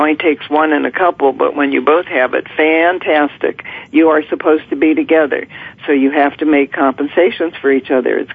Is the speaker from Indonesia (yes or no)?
no; Ohio, United States; first of all, I'm 9 years older. I come from Ohio.